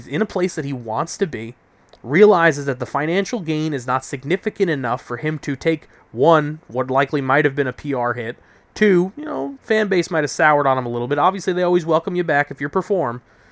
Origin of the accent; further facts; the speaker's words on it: New York City, New York, United States; and growing up in New York City, I could tell you, look, people's expectations are different depending on the history of your franchise.